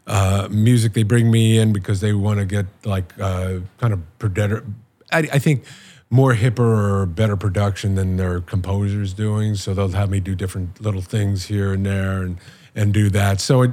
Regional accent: New York City, New York, United States; also born or lived in Los Angeles; I grew up in New York City and then I spent years in LA.

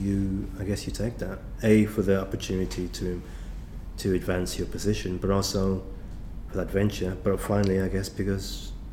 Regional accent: United Kingdom; I was British, I'm British. And as much as I might have lauded and championed my Jamaican identity, legally and in other, you know, other forms, obviously I'm English, British.

